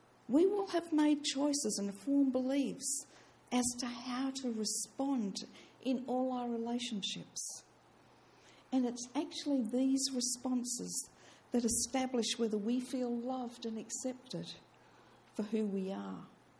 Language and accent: English; Australia; moved away as an adult; I came over from Australia. I was 39 at the time.